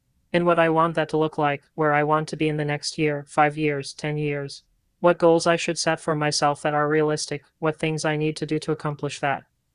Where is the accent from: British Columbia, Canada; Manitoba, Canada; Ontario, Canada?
Ontario, Canada; Toronto; I love my home. I love Toronto. I'm really thankful that I was born in Canada and that it's so beautiful.